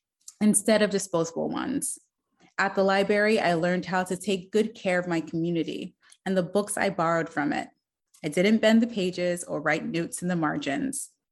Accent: Arlington, Virginia, United States; As a child growing up in Arlington, Virginia, I spent hours at the public library and not the bookstore.

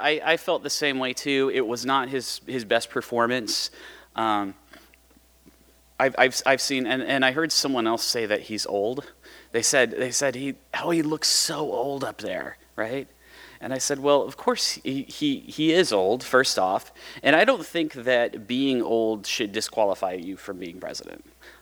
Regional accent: Kentucky, United States; It's like, I'm from Kentucky. Did someone say, oh, geez? Now, wait a minute. Now, I feel that I do have to defend Kentucky sometimes when I'm outside of that area.

